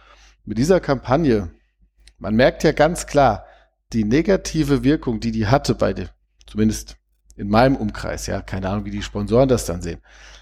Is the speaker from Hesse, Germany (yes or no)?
yes; Wehen, Hesse, Germany; ich komme ja aus Wehen und bin auch früher auf dem Hallberg gegangen, aber das haben meine Eltern entschieden damals mit dem Haus in Wehen, nicht ich.